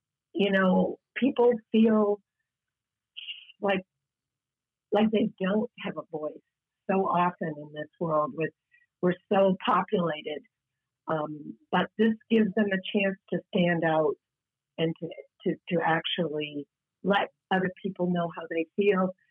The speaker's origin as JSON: {"language": "English", "town": "Portland", "country": "United States", "tie": "born or raised there", "said": "I grew up in Portland, was born in Portland, moved away for over 30 years, and came back"}